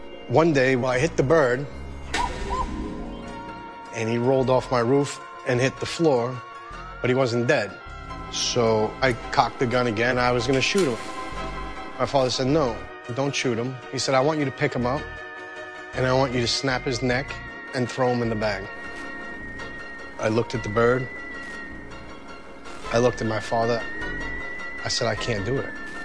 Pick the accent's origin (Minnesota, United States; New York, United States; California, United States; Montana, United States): New York, United States; Staten Island; Well, growing up in Staten Island, in our backyard, we had these doves.